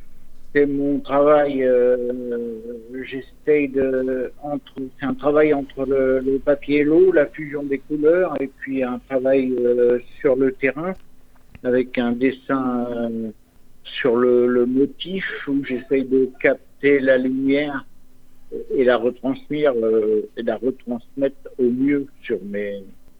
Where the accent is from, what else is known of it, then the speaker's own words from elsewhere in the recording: Périgueux, Nouvelle-Aquitaine, France; born there; Je suis né à Périgueux, mais je n'ai pas vécu en Dordogne. Je suis revenu en Dordogne en 2018.